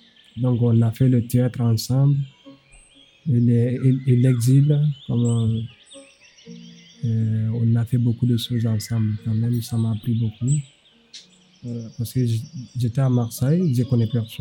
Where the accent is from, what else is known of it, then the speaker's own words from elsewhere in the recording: Guinea; now in France; je viens de la Guinée-Conakry. Je suis rentré en France le 1er septembre 2023.